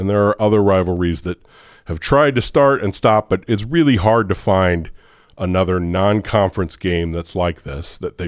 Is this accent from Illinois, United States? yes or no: yes; Illinois, United States; I grew up in the Metro East. I was in Madison County across the river from St. Louis. So I grew up in the good state.